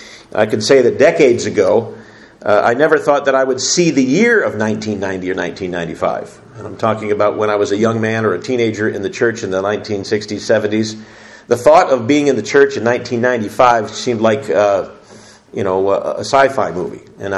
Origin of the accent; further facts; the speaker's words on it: Detroit, Michigan, United States; I was born and raised in Detroit, not too terribly far from here